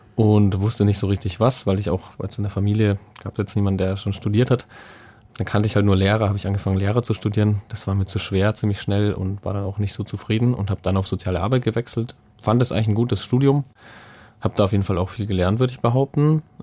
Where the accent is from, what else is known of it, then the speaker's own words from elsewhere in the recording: Bavaria, Germany; Also ich komme eigentlich aus dem Bayerischen Wald und wir hatten halt so ein recht altes Haus